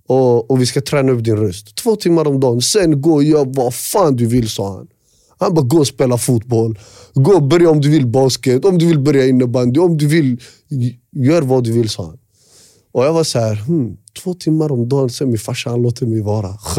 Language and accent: Swedish; Västerås, Västmanland County, Sweden; Jag är uppväxt på Råby.